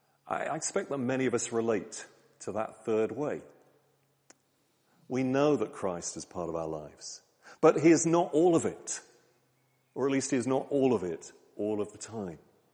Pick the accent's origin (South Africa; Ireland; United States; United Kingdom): United Kingdom; Lowestoft, East of England; I grew up in Lowestoft, in Suffolk.